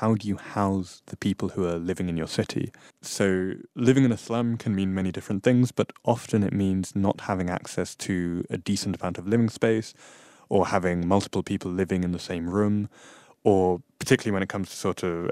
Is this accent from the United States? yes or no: no; England, United Kingdom; now in Germany; I grew up in England and then moved to Germany a couple of years ago.